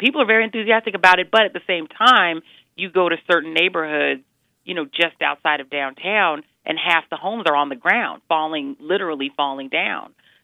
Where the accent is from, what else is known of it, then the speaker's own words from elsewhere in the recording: Denver, Colorado, United States; also born or lived in Brooklyn; I had never been there. I was born in Brooklyn. I grew up in Denver.